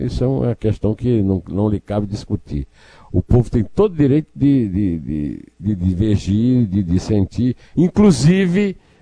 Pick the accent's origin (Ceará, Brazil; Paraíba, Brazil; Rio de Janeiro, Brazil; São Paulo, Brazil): Paraíba, Brazil; Uiraúna; lá da minha cidade, de Uiraúna